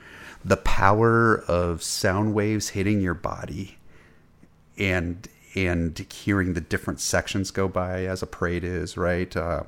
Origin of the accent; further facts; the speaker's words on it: Wellsboro, Pennsylvania, United States; We were north central Pennsylvania. So, so I was from Wellsboro, Pennsylvania. Wellsboro is the county seat of Tioga County.